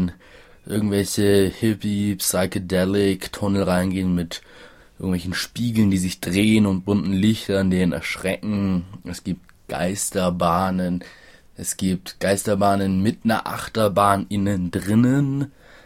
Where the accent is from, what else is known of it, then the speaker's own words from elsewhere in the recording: Munich, Bavaria, Germany; ich komme aus dem Großraum München